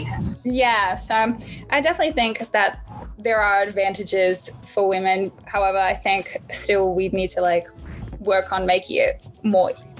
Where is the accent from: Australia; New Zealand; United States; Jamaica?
Australia; especially like I've experienced this too as an Australian, because our culture is a little bit different